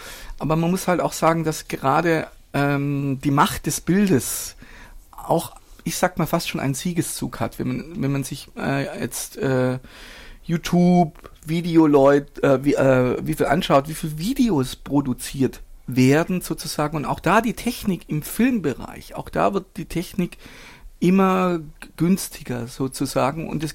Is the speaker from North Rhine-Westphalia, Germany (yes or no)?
no; Baden-Württemberg, Germany; now in Berlin, Germany; da war ich in Bielefeld und war da sehr aktiv in einer Radiogruppe, im AJZ, einer freien Radiogruppe, aber seit 12 Jahren wohne ich in Berlin. Und ursprünglich komme ich aus Schwaben, das sage ich auch in Berlin.